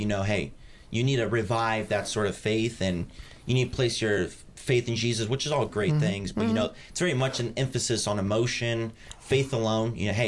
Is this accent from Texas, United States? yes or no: no; Atlanta, Georgia, United States; So, I mean, I was born and raised right here in Atlanta, Georgia.